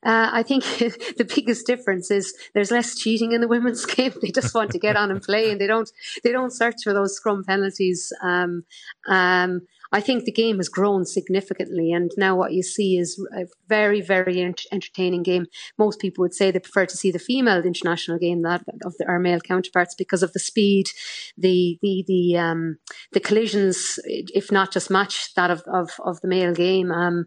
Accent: Ireland; as an Irish person

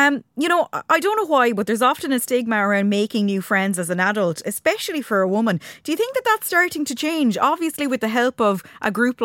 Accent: Portumna, Connacht, Ireland; I lived there for years and years. I'm originally from Portumna and I'm back there now.

